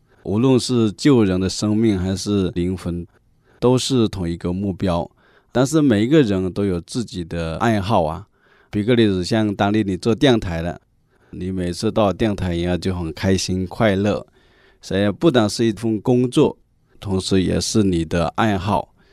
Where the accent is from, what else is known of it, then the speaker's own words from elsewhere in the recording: Chaozhou, Guangdong, China; born there; 我是出生在广东潮州，大家知道潮州人呢他们有自己特定的地方文化，比较保守和传统。我是家里面的长子